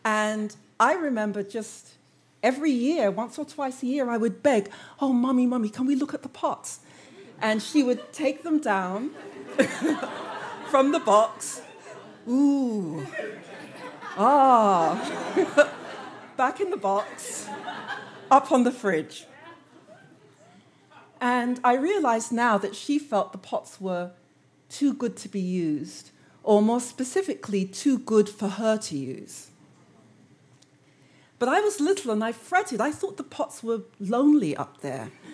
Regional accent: London, United Kingdom; growing up in London. My parents emigrated from Jamaica to England before I was born

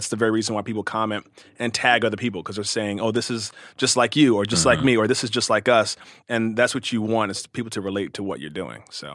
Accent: Cincinnati, Ohio, United States; also born or lived in Louisville, United States; I was born in Louisville, Kentucky, and raised in Cincinnati, Ohio. So I was I'm raised in the Midwest, and my family's all from Kentucky and Tennessee.

